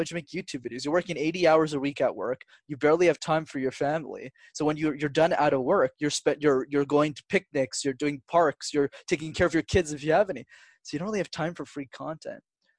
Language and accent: English; Canada; They were very nice because we're Canadian.